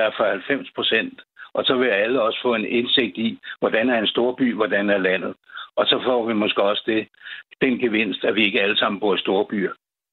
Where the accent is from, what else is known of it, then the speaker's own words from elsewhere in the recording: Snekkersten, Capital Region of Denmark, Denmark; also born or lived in Copenhagen; jeg kommer fra Snekkersten, som er i Nordsjælland, og så har jeg flyttet 12 år til København, fået uddannelse og kommet tilbage igen.